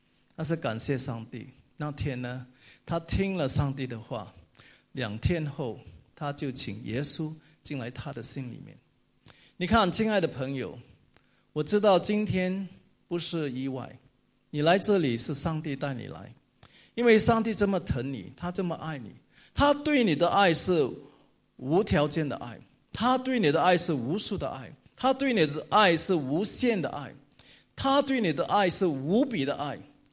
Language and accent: Chinese; China; 我的母亲是海南人，我的妻子是上海人，我是中国人